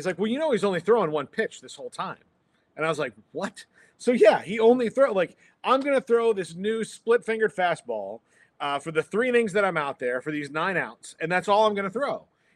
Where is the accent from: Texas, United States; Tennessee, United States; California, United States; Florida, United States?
Florida, United States; Fort Myers; I grew up in Fort Myers, Florida. We went to Red Sox games all the time.